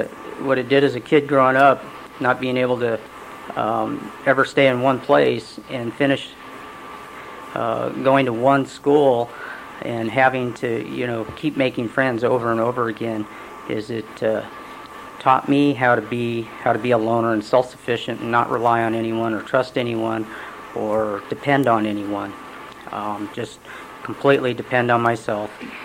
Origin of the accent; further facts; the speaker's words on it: California, United States; also born or lived in Prosser, Washington / Portland, Oregon / Wichita, Kansas / Hutchinson, Kansas; I was born in Prosser, Washington. From there, we moved to, about 3-4 years old, moved to Portland, Oregon. From there to California. We've lived all over Northern California.